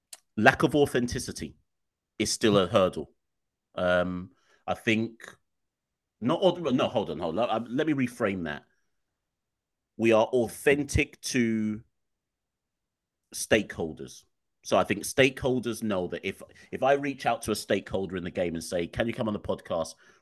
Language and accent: English; Jamaica; when I tell people, no, I was born in Jamaica, I went to school in Jamaica